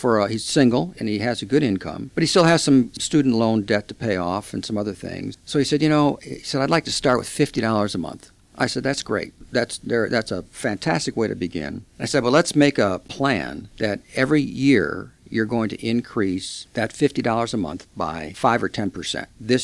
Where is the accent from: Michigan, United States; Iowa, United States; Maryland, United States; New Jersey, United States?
Iowa, United States; moved away as an adult; now in New Orleans, United States; I had to move. My wife and I moved from Iowa to New Orleans. Talk about culture shock.